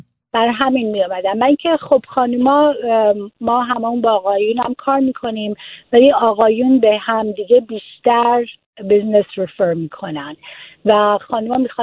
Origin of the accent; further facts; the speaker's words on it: Iran; now in United States; ما وقتی از ایران آمدیم آمده بودیم شیکاگو و من اونجا دانشگاه رفتم.